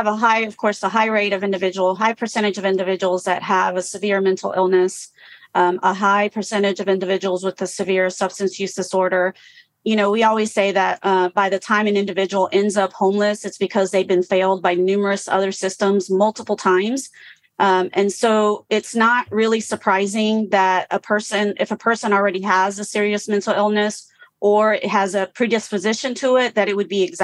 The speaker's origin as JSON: {"language": "English", "country": "Brazil", "moved": "yes", "said": "My dad died when I was young. We moved here from Brazil."}